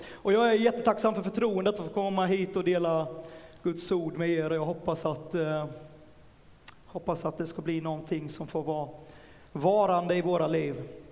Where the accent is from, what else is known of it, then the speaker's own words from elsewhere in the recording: Jönköping, Jönköping County, Sweden; Kommer från Jönköping, bor i Huskvarna, är med i Huskvarna Pingstförsamling.